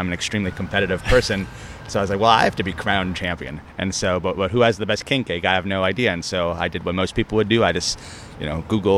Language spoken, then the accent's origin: English; New York, United States; now in New Orleans, United States; Yeah, so I'm a Long Islander.